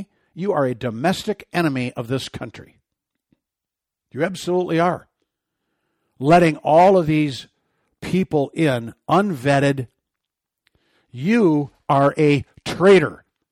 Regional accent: Great Lakes, United States; also born or lived in Grand Haven; I grew up in the Great Lakes, lived in Grand Haven, a lot of shipping all over the place.

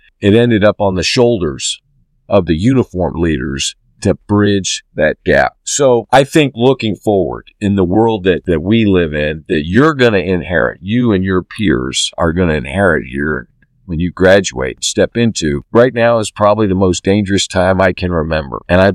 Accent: United States; And we as an American military, as an American people, we don't want to go alone.

